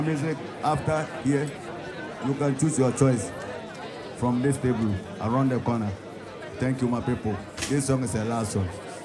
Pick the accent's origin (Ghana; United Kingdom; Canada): Ghana; English is a second language; I'm from Ghana, West Africa. I came here, I hope. I came to meet good people.